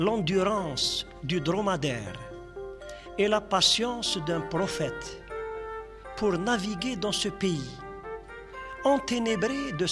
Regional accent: Mostaganem, Mostaganem Province, Algeria; Moussa Ghanem, pour moi, c'est ma ville natale. Je l'appelle ma ruine natale.

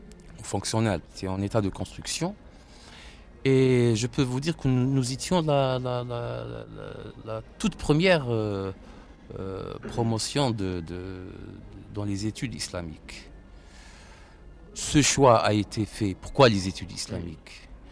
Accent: Algiers, Algiers Province, Algeria; Mais on est venu très très tôt à Alger. Et c'est la ville de mon enfance, de ma jeunesse. C'est là où j'ai grandi, c'est là où j'ai fait mes études.

